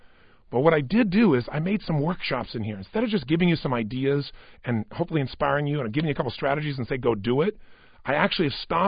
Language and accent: English; Azusa, California, United States; I'm a kid from Azusa, if you know where that is, California. It's not a big, giant place.